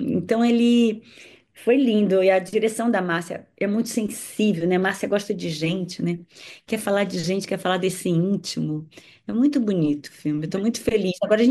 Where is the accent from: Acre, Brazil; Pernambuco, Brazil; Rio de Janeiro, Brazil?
Rio de Janeiro, Brazil; a gente é do Lins Vasconcelos, ele também, do Rio de Janeiro, um subúrbio carioca.